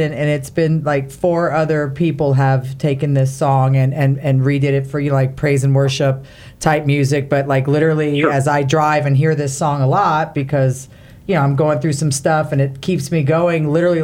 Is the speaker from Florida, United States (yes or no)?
yes; Miami, Florida, United States; It's either the Gomez's or the Rodriguez's or the Diaz's, because I'm from Miami, so, you know.